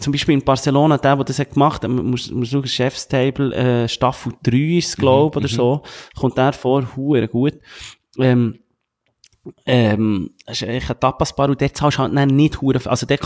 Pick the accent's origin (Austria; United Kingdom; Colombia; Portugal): Colombia; Ja, als Kolumbianer, für mich ist es halt schwierig.